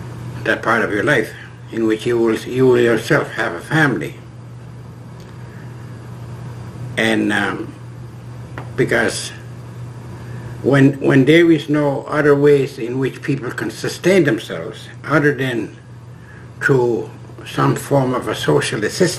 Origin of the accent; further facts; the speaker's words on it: Nova Scotia, Canada; I am from the Moose Clan. I am from Mi'kma'ki. But I happen to reside in a community called Eskik-Okanawagi, in English, I guess it's Eskizoni.